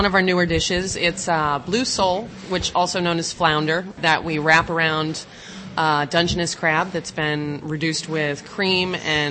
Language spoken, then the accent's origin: English; Boston, Massachusetts, United States; now in San Francisco, United States; I'm from the East Coast, yeah. And okay. I was most recently cooking in Boston before we came out to San Francisco.